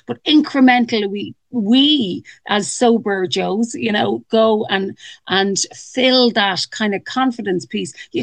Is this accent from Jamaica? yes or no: no; Ireland; And I suppose this is a huge thing as Irish people and, you know, the world over as well, that alcohol does equal joy, right?